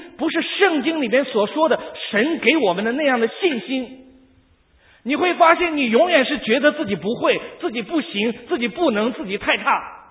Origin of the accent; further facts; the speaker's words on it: China; 我觉得哈，我们中国人哈，我要讲一件事情，就是我们中国人哈，太多太多的这个消极的言语呢，太多太多的批评。